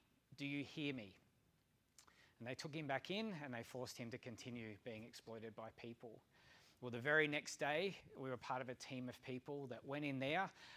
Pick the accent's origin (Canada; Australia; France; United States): Australia; Melbourne, Victoria; I grew up in Melbourne, in Australia, went to school here.